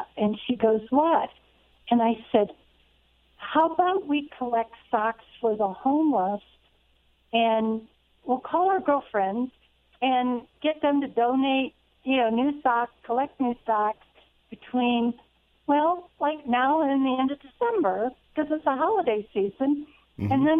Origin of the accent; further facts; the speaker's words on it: Ohio, United States; now in Denver, United States; I grew up on a little farm in Ohio, east of Cleveland, and I went to Kent State University